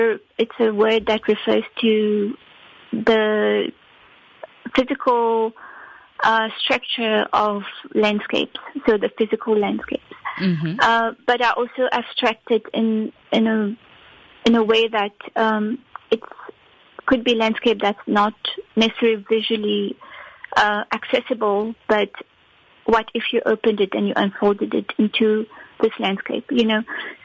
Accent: Mauritius; I am an African, you know. I grew up in Mauritius, but as you all know, Mauritius is an African country.

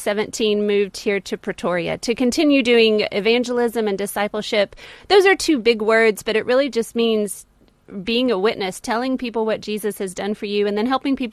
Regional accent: United States; We are both originally from America.

